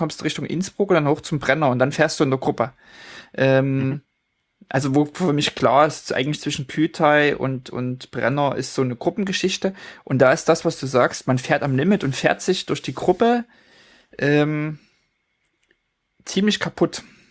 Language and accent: German; Leipzig, Saxony, Germany; moved away; weil es in meiner alten Heimat stattfindet, auf dem Schirm habe, sind die Neuseen Classics in Leipzig